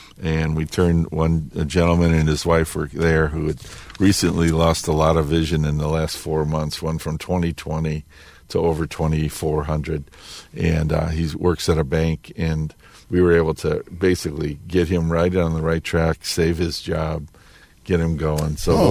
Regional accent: Des Plaines, Illinois, United States; November 10th, I believe, is going to be in Des Plaines, my hometown.

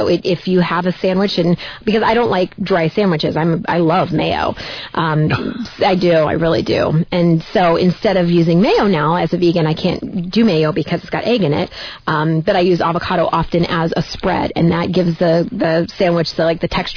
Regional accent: California, United States; I actually, growing up in California, not Northern California, but Southern California has a lot of avocado.

